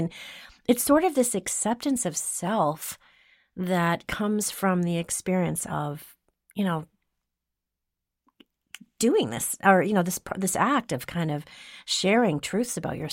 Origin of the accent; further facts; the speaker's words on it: Wisconsin, United States; Oh, that's my home state.